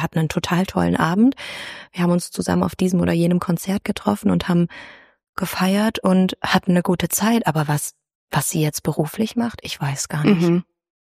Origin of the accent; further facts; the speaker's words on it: Southern Germany, Germany; Ich habe 3 Geschwister und meine Heimat liegt in Süddeutschland. Ich liebe die Berge.